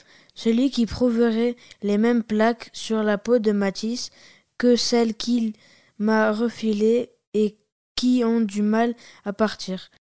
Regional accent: Bordeaux, Nouvelle-Aquitaine, France; Ce n'est pas parce que je suis bordelaise que je lui ai préparé des cannelés, notre spécialité.

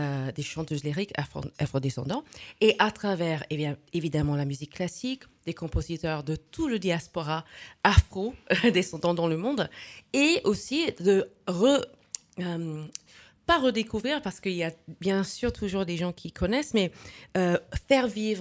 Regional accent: United States; French is a second language; moved away; Mon père est togolais, ma mère est ougandaise. Je suis née et grandie aux États-Unis et vis en Europe depuis très longtemps.

